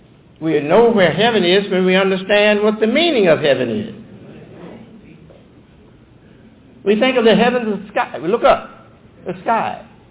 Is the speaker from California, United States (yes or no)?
no; Detroit, Michigan, United States; So, yes, I was born in Detroit, and Detroit is my home.